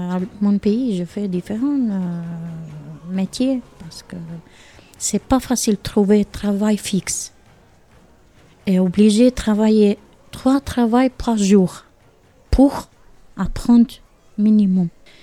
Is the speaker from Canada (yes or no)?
no; Albania; French is a second language; moved away as an adult; now in Lons-le-Saunier, France; Ce n'est pas facile pour moi parce que j'ai grandi en Albanie. Et ma famille et tout. Mais je suis trop contente que je sois ici, en France.